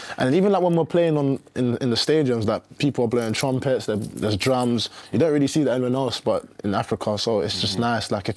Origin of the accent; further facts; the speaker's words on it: London, United Kingdom; I was in London, East London, Essex.